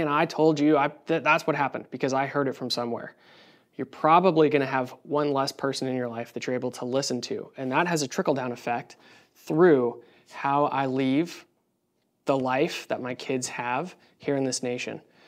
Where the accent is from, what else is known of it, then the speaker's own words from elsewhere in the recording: United States; born there; I was born in America, and I have a responsibility to pay attention to what's going on